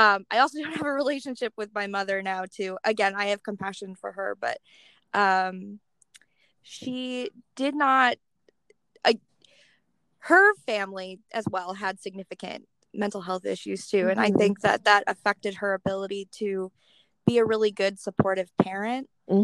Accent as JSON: {"language": "English", "town": "Milwaukee", "region": "Wisconsin", "country": "United States", "tie": "born or raised there", "moved": "as an adult", "lives_now": "Michigan, United States", "said": "No, I'm a Michigan transplant. Okay. I am from Milwaukee, Wisconsin originally."}